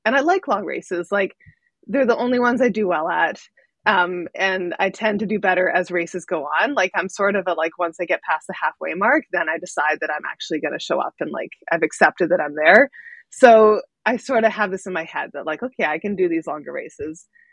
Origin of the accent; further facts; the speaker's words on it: Vancouver, British Columbia, Canada; also born or lived in Squamish; I grew up on the West Coast in Canada, up in like Vancouver and Squamish.